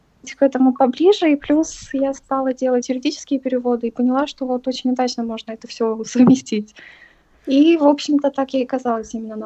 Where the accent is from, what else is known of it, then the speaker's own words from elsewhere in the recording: Chișinău, Moldova; Я из Кишинева.